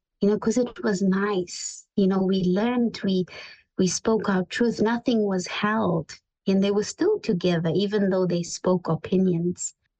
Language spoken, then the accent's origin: English; Zimbabwe; I'm from Zimbabwe